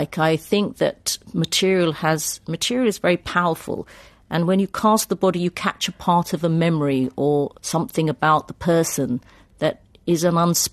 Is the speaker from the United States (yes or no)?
no; United Kingdom; I mean, I'm a British Indian. I'm not English, but I'm British.